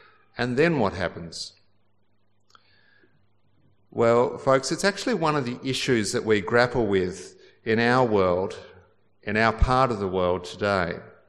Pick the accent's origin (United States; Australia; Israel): Australia; And friends, that's really what being an Australian is all about.